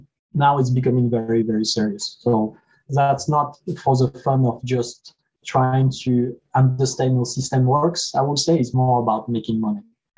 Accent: France; English is a second language; now in United States; I grew up in France, as you can hear from my accent.

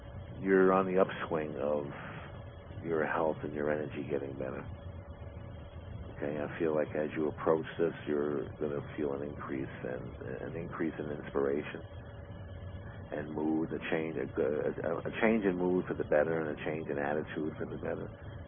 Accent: New York, United States; I love New York. I'm a New Yorker at heart.

